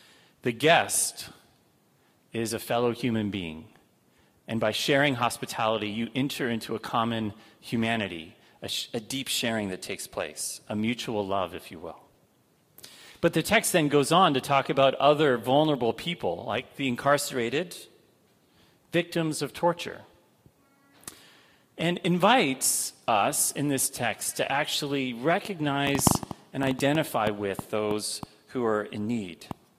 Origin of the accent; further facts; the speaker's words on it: California, United States; now in Minnesota, United States; Now, I grew up in California in a dry climate, unlike Minnesota this year, right, where we've had so much water.